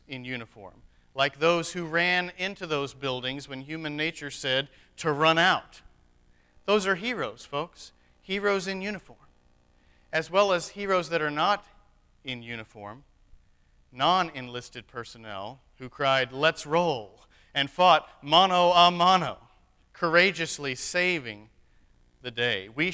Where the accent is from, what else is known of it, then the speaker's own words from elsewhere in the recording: New Mexico, United States; I grew up in New Mexico, and there's three or four of you in here who know the culture out there, too